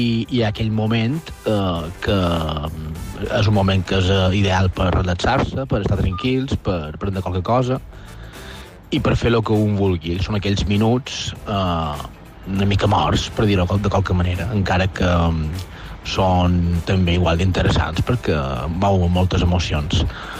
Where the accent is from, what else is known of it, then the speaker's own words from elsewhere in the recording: Es Pla de na Tesa, Balearic Islands, Spain; som d'Esplà de Natesa.